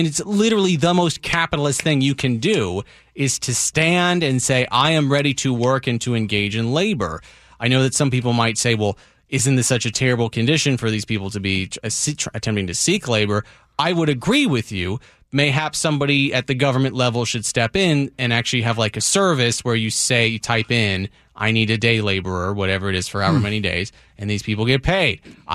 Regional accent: United States; that's my decision as an American, right?

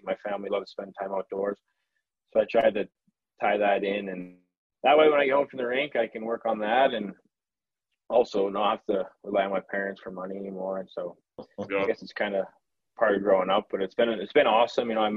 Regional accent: United States; Nope, I'm an American.

